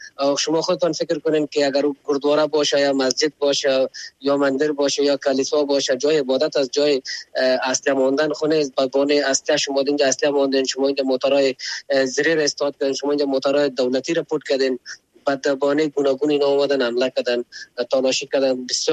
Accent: Afghanistan; ما خو افغان هستیم

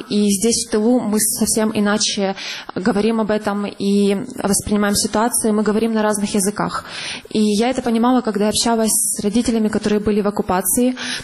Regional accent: Pervomaisk, Luhansk Oblast, Ukraine; Они были в городе Первомайске Луганской области, откуда я родом.

